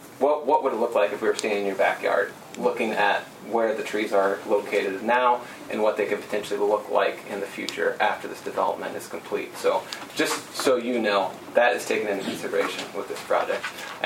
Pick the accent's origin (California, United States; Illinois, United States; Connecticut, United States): Illinois, United States; I'm with GRNE Solar, born and raised in Illinois.